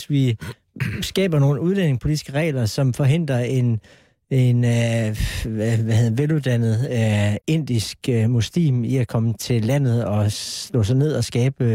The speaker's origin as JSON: {"language": "Danish", "region": "Jutland", "country": "Denmark", "said": "det må jeg sige, at jeg er fra Jylland"}